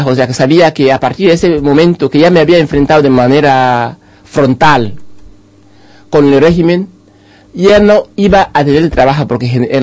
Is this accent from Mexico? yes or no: no; Equatorial Guinea; moved away; yo no salí de Guinea porque yo especialmente viera mi libro, mi vida en peligro de una manera particular, porque yo creo que ya lo estaba. La razón por la cual me vine es porque había cosas que había que aclarar